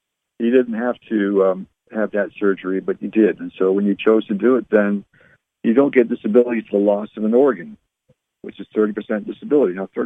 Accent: Canada; I'm from Canada, so I used to play hockey when I was growing up.

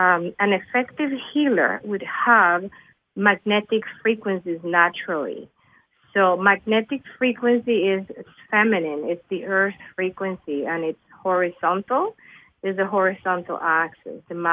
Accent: Nicaragua; also born or lived in Mexico / Florida, United States; now in Canada; I am originally from Nicaragua. I've been up in Canada for 27 years. I did university in Mexico, and then I also lived in the States, in Florida. So I have not been in Nicaragua for the last 32 years.

